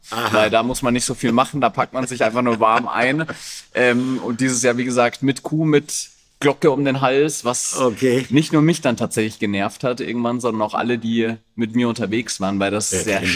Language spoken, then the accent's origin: German; Southern Germany, Germany; now in Cologne, Germany; Ich komme ja aus dem Süden. Aber wenn du halt in Köln wohnst, da kannst du das gar nicht umgehen.